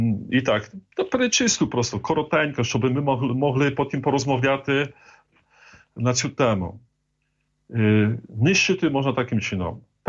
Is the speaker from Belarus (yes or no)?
no; Poland; Ukrainian is a second language; now in Ukraine; я поляк, але приїхав на Україну будувати структури церкви, приїхав 23 роки тому назад. І почуваю себе, насправді, це моя друга батьківщина, і українська мова стала моєю другою рідною мовою.